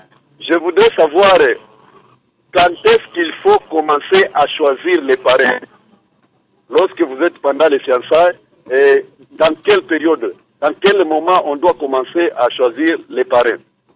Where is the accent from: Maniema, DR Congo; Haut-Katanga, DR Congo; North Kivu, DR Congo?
Maniema, DR Congo; Kindu; souvent ici chez nous à Kindu